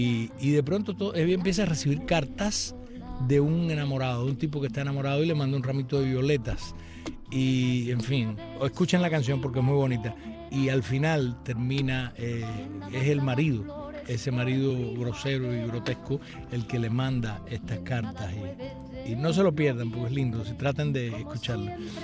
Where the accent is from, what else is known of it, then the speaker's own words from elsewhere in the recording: Cuba; Que soy hashtag una cubana para el bien y no para el mal